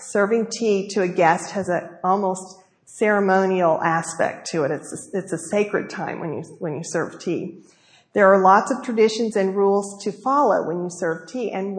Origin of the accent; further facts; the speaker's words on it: United States; And being American, I wanted to be generous and fill the cup to the top.